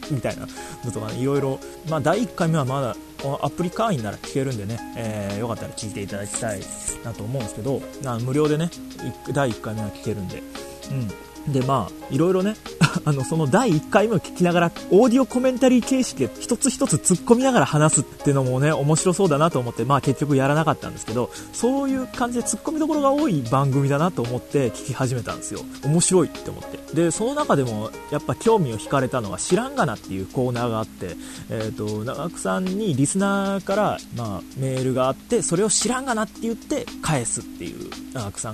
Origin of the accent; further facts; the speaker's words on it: Kochi, Japan; 僕高知出身なんですけど